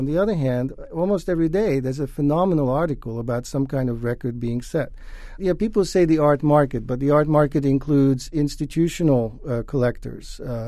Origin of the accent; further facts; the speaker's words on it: Hungary; English is a second language; I grew up in Hungary before the wall came down behind the so-called Iron Curtain.